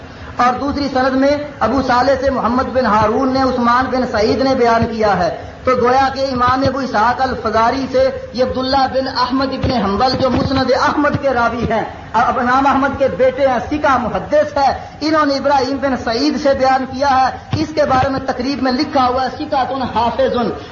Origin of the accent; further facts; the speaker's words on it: Hela, Punjab, Pakistan; یا یہ جھوٹ ہے کہ میں پہلے انفی تھا؟ اللہ کے فضل سے بالکل سچا, میرا گاؤں ہیلا ہے, تحصیل فالیہ ہے, ضلع منڈی باودین ہے, وہاں کا میں رہنے والا ہوں